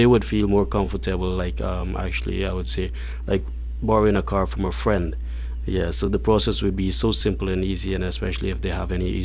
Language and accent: English; Guyana; now in Sint Maarten; I'm actually from Guyana, and I moved to St. Martin 10 years ago.